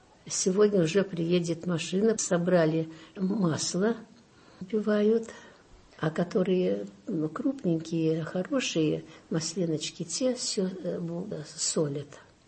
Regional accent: Saint Petersburg, Russia; born there; я сама родилась в Ленинграде, блокаду пережила

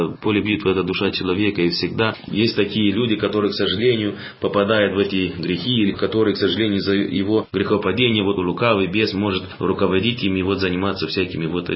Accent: Moldova; Russian is a second language

